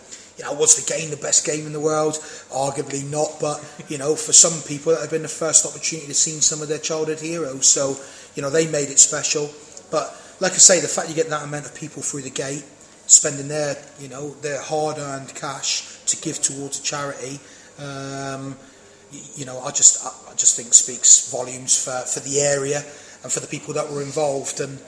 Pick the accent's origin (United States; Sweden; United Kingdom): United Kingdom; Plymouth, South West England; I'm from Plymouth, which is a huge military town.